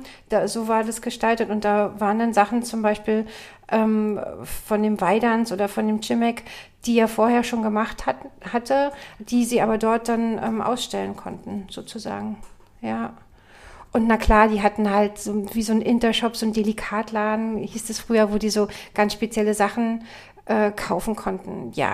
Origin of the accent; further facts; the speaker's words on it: Biesenthal, Brandenburg, Germany; now in Basdorf, Germany; ich komme aus Biesenthal, wohne jetzt in Basdorf